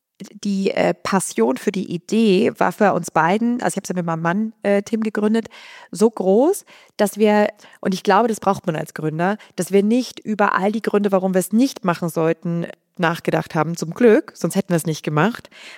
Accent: Bavaria, Germany; Also ich komme aus Bayern, ich bin mit Brot und Brezen groß geworden, ja.

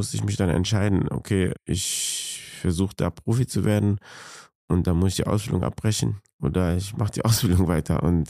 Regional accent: Cologne, North Rhine-Westphalia, Germany; ich bin in Köln-Chorweiler groß geworden.

